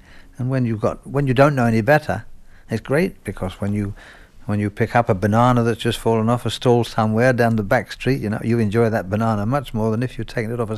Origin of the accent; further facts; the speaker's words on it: London, United Kingdom; I was born in Marylebone and then I went to school in Paddington, which is not far away.